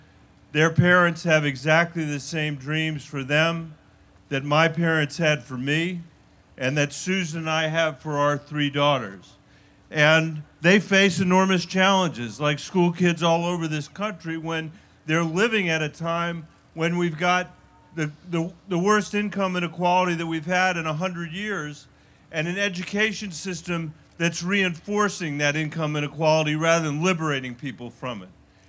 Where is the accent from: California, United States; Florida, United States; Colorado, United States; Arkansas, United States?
Colorado, United States; from Colorado.